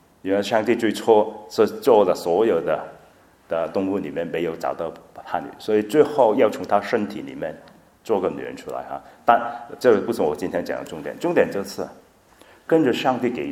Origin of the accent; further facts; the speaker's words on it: Guangdong, China; 然后我们广东人啊，就有一些我们的很美好的历史